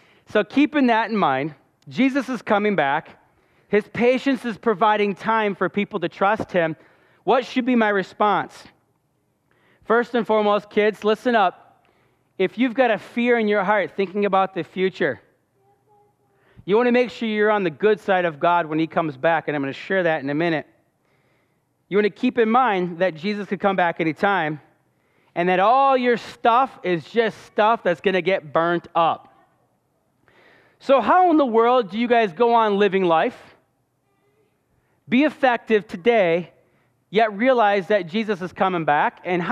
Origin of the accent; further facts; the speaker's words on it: Illinois, United States; Now, I grew up in the Northwest Illinois